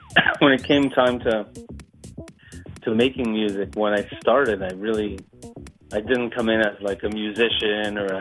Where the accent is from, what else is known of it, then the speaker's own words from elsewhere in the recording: Toronto, Ontario, Canada; And, you know, growing up in Toronto, there was a couple of radio stations out here that would play different forms of electronic music.